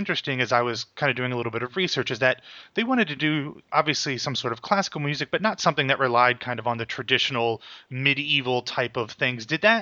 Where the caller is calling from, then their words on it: United States; Yeah, well, I'm calling from America